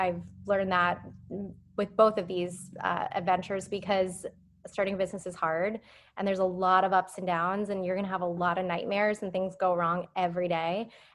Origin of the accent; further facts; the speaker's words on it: Phoenix, Arizona, United States; now in San Diego, United States; I moved to San Diego, which is where I live now, but I came from Phoenix